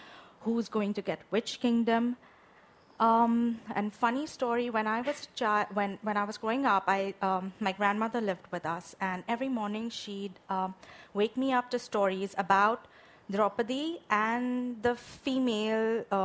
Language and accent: English; India; I grew up in India. I grew up in the midst of Bollywood movies